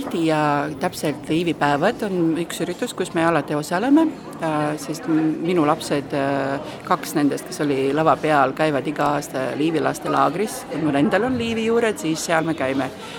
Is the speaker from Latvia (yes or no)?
yes; Latvia; now in Tallinn, Estonia; Me oleme lätlased ja me oleme tuleme Tallinnast.